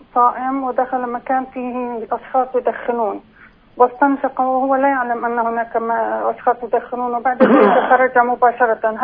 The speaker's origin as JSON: {"language": "Arabic", "region": "Jerusalem", "country": "Palestine", "said": "وكنت بشتغل بالشمال، أنا حاليا من القدس وبشتغل بالشمال وقتها"}